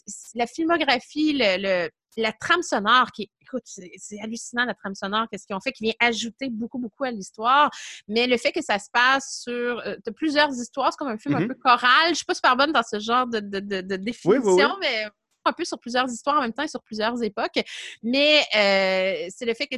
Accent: Yamachiche, Quebec, Canada; Moi, je suis native de Yamachiche, donc c'était à Trois-Rivières.

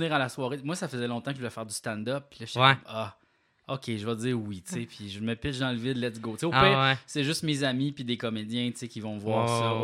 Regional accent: Quebec, Canada; also born or lived in Nova Scotia; Je suis né en Nouvelle-Écosse, mais je restais là 4 ans

